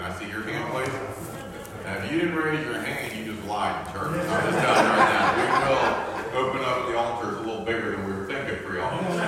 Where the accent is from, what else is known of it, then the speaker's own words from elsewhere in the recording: United States; And I'm an American, proud to be an American